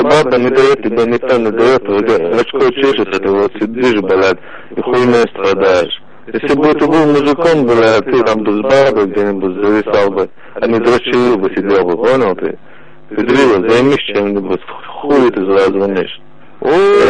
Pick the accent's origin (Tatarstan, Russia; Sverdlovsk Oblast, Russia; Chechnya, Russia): Chechnya, Russia; Я чеченец.